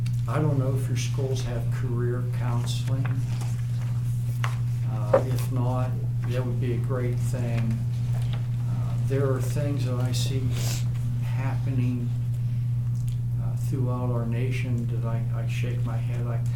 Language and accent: English; Weirton, West Virginia, United States; The town that I was raised in, I'm from Weirton, West Virginia, part of the Rust Belt